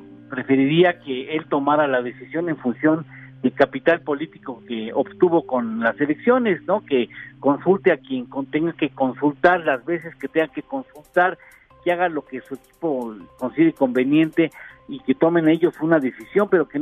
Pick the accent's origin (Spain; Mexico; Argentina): Mexico; Me da mucha tristeza como mexicano